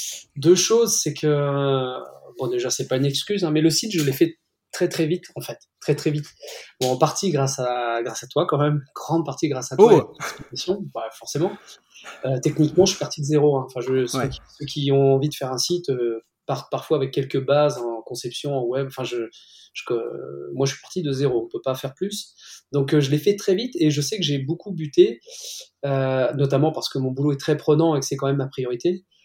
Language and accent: French; Northwest, France; Moi je suis plutôt du Nord-Ouest, hein, du bord de mer